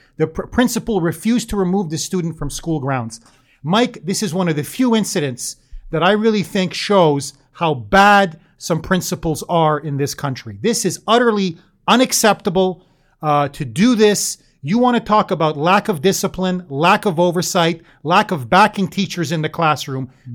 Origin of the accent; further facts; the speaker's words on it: Canada; including myself, even yes. though I'm not American, I'm Canadian.